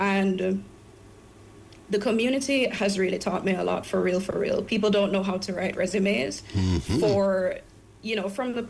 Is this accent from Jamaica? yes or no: yes; Jamaica; Because I'm from Jamaica